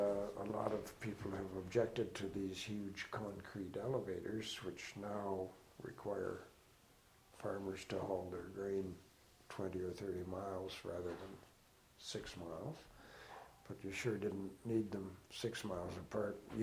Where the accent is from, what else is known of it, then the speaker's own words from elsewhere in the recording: Miami, Manitoba, Canada; a thing showing the cost of shipping grain from my hometown of Miami, Manitoba